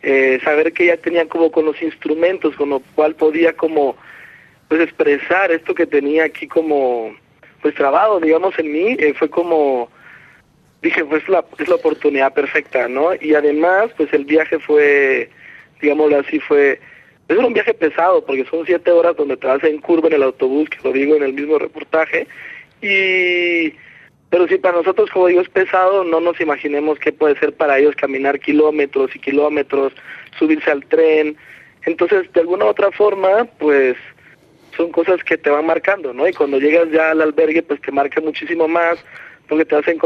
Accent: El Salvador; Yo vengo de El Salvador, ¿no? Es un país ahorita que está sufriendo muchísimo corrupción, delincuencia. Viví la mayor parte de mi vida ahí

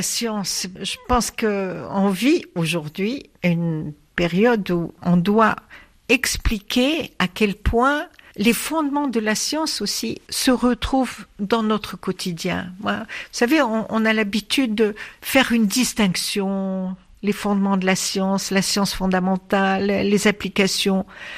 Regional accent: Tunisia; Et en tant que Tunisienne, j'ai eu l'occasion de travailler avec des collègues français

